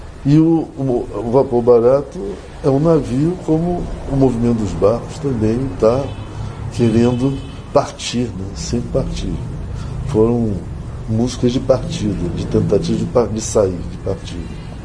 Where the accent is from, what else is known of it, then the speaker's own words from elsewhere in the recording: Brazil; eu faço música brasileira porque eu sou brasileiro